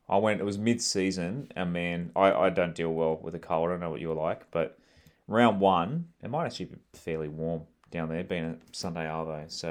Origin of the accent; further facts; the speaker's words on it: New South Wales, Australia; Obviously, growing up in the Central Coast. Going to Newcastle a few times.